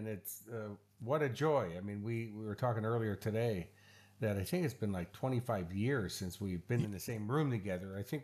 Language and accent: English; Queensland, Australia; Yes, I'm a Queenslander with a bad accent. I've been here 25 years.